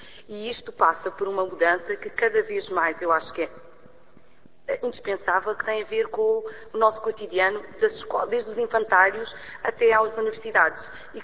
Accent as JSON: {"language": "Portuguese", "country": "Portugal", "said": "não depreendem logo que eu sou portuguesa."}